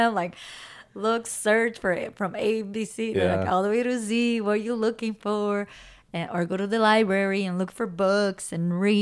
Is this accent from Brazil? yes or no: yes; Brazil; moved away; but also like for me, right, my family is from Brazil. I'm from Brazil.